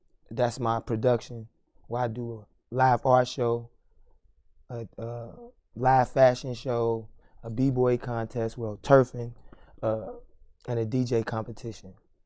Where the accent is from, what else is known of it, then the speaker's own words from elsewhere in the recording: Chicago, Illinois, United States; now in Bay Area, United States; Well, before I do that, I'm from Chicago. … I'm from Chicago. I've been in the Bay off and on for, like, right now, 20 years.